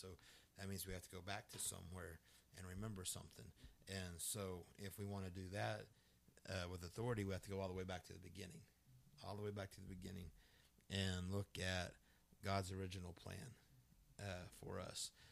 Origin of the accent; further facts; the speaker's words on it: Elk City, Oklahoma, United States; And I said, well, I'm from Elk City.